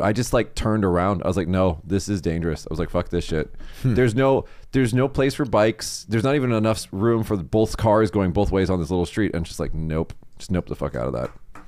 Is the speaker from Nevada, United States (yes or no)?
yes; Las Vegas, Nevada, United States; I lived in Las Vegas. That's my hometown. I'm from Las Vegas.